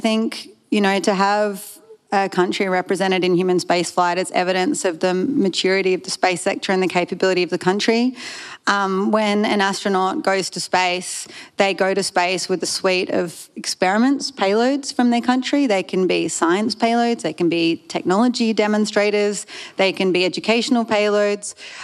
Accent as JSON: {"language": "English", "town": "Sydney", "region": "New South Wales", "country": "Australia", "tie": "born or raised there", "said": "When I grew up here in Sydney, I grew up in Curlie on the Northern Beaches"}